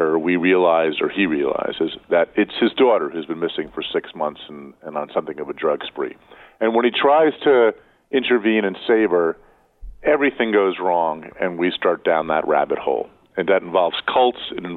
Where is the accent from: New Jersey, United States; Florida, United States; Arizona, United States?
New Jersey, United States; my home state of New Jersey